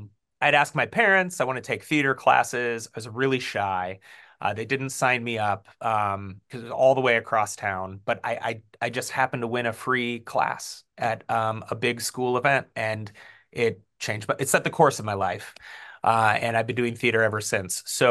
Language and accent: English; Davenport, Iowa, United States; So I grew up in Davenport. I grew up in the west end of Davenport over by Gunchy's Pizza, went to Hayes Elementary, Smart, and then West High.